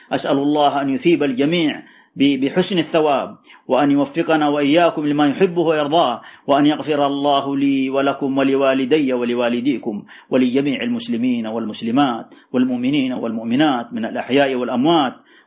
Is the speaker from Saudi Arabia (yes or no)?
yes; Saudi Arabia; علينا في هذه البلاد من عقيدة أهل السنة والجماعة، أسست عليها بلادنا المملكة العربية السعودية